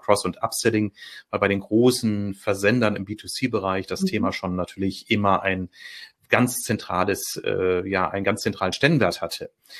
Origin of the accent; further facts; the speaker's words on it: Bielefeld, North Rhine-Westphalia, Germany; born there; Also als gebürtiger Bielefelder bin ich es ja gewohnt, eher etwas introvertiert zu agieren.